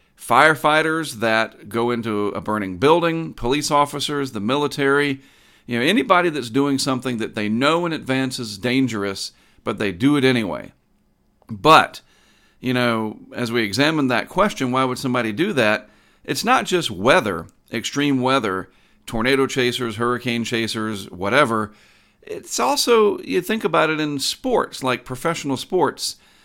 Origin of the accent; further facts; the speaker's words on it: Durham, North Carolina, United States; So, you know, I was born in Durham in 1970, and North Carolina has four distinct seasons.